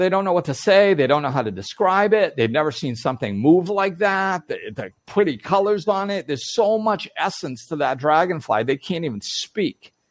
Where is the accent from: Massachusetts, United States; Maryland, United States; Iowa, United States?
Massachusetts, United States; with brown hair and blue eyes, and I grew up in Massachusetts, that's who I am.